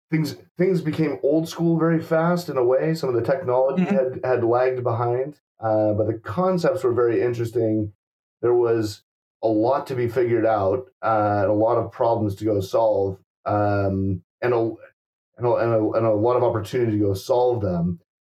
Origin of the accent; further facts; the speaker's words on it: Seattle, Washington, United States; I grew up in Seattle with a lot of Japanese culture, took a little bit of Japanese language when I was young.